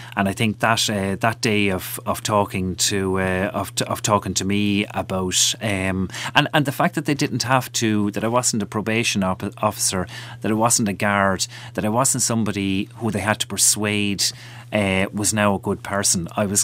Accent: Waterford, Munster, Ireland; now in Cork, Ireland; I'm from Waterford myself, but all of the other lads were from Cork, and where I work and live.

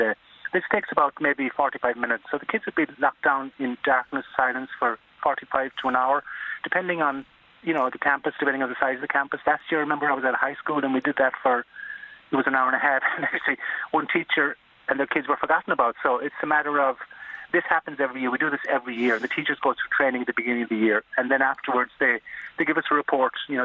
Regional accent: Dunmore, Connacht, Ireland; moved away as an adult; now in San Antonio, United States; Yeah, I'm from Dumore County, Galway.

